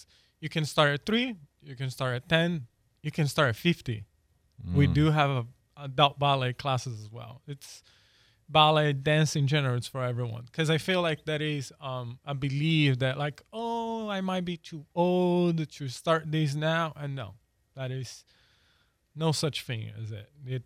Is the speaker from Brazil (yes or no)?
yes; Brazil; English is a second language; now in United States; I have been all over the U.S. already, And I'm from Brazil originally